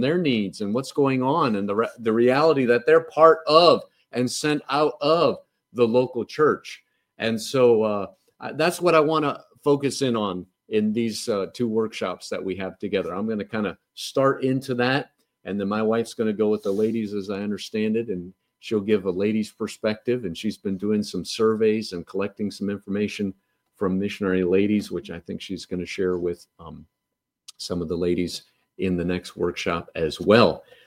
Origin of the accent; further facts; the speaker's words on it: Indiana, United States; So I grew up just outside of Chicago, up there in the corner, and literally two blocks from Illinois.